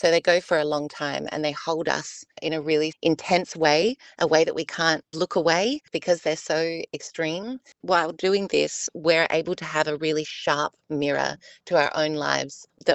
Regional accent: Mount Gambier, South Australia, Australia; Mount Gambier, which is my hometown.

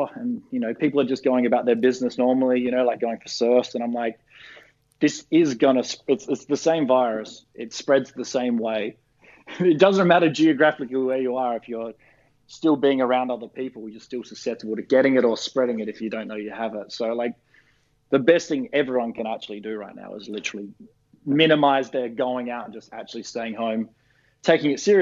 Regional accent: Australia; now in New York, United States; It feels a bit scary being an Australian here, I think, you know, with no unemployment benefits and a pretty shot healthcare system. It feels a bit scary, but, you know, I've made it my home here.

